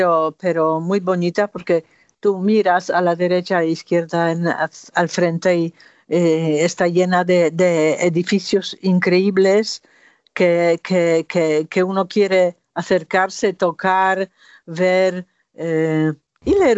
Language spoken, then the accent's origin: Spanish; Warsaw, Masovian Voivodeship, Poland; Spanish is a second language; la ciudad de Cracovia, que no es mi ciudad, porque yo soy de Varsovia